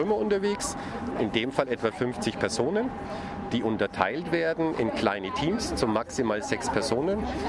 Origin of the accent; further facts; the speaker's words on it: Nuremberg, Bavaria, Germany; selbst als Nürnberger kommt man in Ecken von Nürnberg, was die meisten Nürnberger gar nicht auf dem Schirm haben.